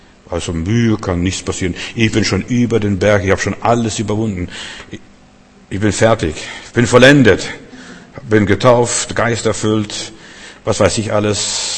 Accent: Russia; Bei uns in Russland, also ich bin mit meinem Vater öfters auf dem Markt gewesen, das werde ich nie vergessen

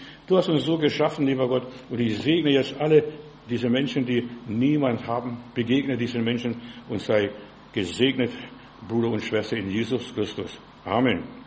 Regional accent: Berlin, Germany; Ich sage aus Berlin.

